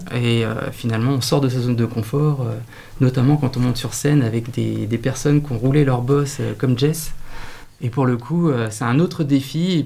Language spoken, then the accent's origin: French; Ermenonville, Hauts-de-France, France; Alors, moi, je viens d'Ermenonville. Et effectivement, j'ai fait toute ma scolarité également sur le secteur de Nanteuil-le-Haudouin, Crépy-en-Valois